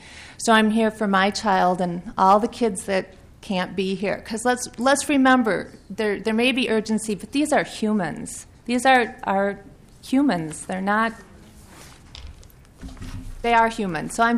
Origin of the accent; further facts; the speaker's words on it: Plymouth, Minnesota, United States; Community. I'm from Plymouth, Minnesota.